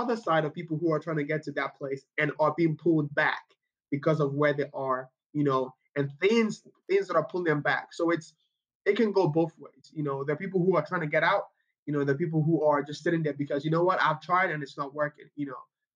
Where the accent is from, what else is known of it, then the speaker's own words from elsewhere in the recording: Nigeria; now in Kansas City, United States; I grew up in Nigeria.